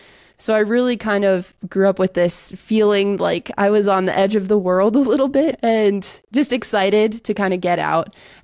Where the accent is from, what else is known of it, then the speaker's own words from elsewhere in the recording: Dagmar, Montana, United States; there's a strong communist history with where I grew up in Dagmar